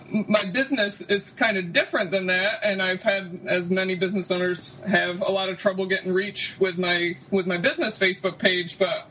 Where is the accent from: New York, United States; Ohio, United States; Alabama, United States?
New York, United States; my hometown recently got flooded, so I'm right in the midst of it here in upstate New York